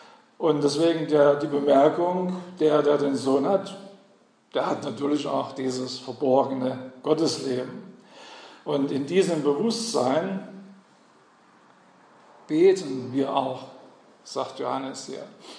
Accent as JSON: {"language": "German", "region": "Saxony", "country": "Germany", "tie": "born there", "said": "Falls ich mit der Zeit nachlässig werde, weil ich bin ja geborener Sachse, gell? Die nuscheln gern"}